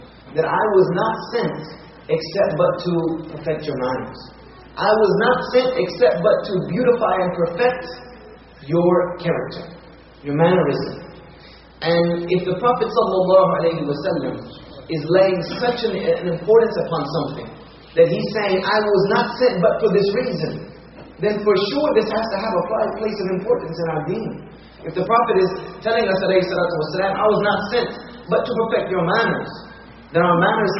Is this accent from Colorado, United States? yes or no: no; South Carolina, United States; And me, myself, I was raised in the South. South Carolina.